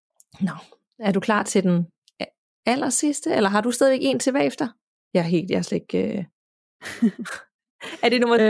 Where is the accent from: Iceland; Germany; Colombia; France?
Iceland; Jeg er opvokset i Island på en lille ø uden for fastlandet.